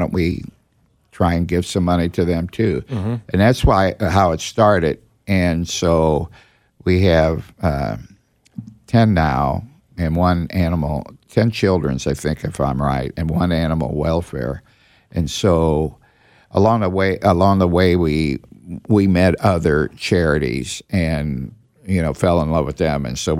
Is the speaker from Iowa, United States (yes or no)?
no; St. Louis, Missouri, United States; I am from St. Louis.